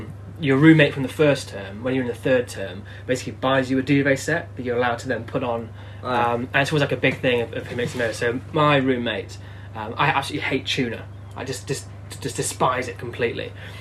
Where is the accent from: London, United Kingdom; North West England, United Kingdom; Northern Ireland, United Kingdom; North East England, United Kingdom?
North West England, United Kingdom; now in York, United Kingdom; I grew up in Cheshire, I'm happy to know, thank you very much.